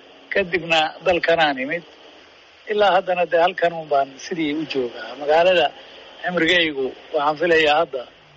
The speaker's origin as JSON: {"language": "Somali", "region": "Somali Region", "country": "Ethiopia", "tie": "born or raised there", "moved": "as an adult"}